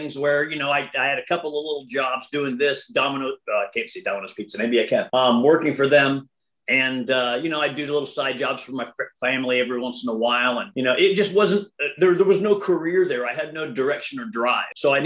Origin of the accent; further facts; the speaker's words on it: Atlanta, Georgia, United States; So I was in Atlanta. I grew up in Atlanta.